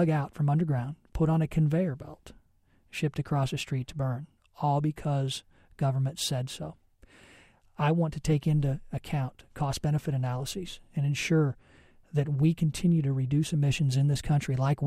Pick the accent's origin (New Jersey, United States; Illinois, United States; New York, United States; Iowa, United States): Illinois, United States; Taylorville; I come from Taylorville, where Kincaid, Illinois, a small town 7 miles outside of Taylorville